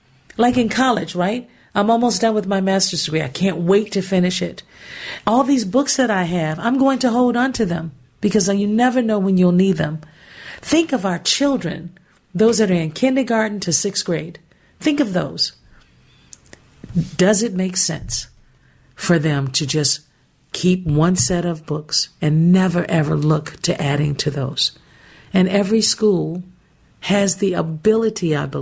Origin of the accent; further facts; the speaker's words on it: Gary, Indiana, United States; I was born and raised in Gary, Indiana. And one thing about Gary, Indiana, it was so important for education.